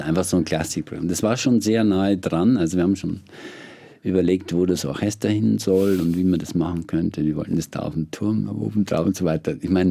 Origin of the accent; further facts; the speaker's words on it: Kareth, Bavaria, Germany; also da in Karet, wo ich herkomme